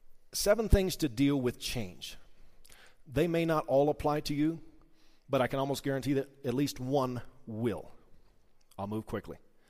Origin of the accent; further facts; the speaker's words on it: Missouri, United States; I remember growing up in Missouri, they said, you don't like the weather here, just hang out for a little bit more, it'll change.